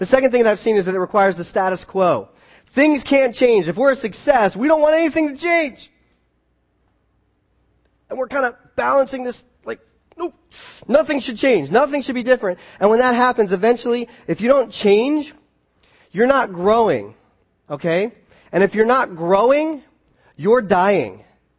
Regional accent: United States; I mean, I'm an American. I deserve to have two bathrooms in my house.

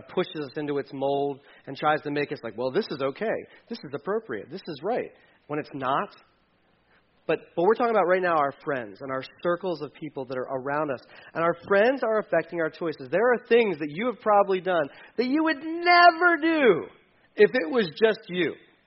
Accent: Delaware, United States; I did not grow up in Mifflin County. I grew up in Delaware, and or Delaware, as Art said it last week.

